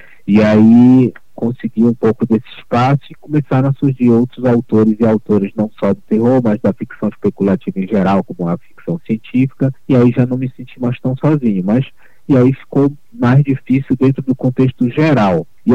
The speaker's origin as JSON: {"language": "Portuguese", "region": "Pará", "country": "Brazil", "said": "E meu trabalho não é bom só porque eu sou paraense, por isso ou por aquilo."}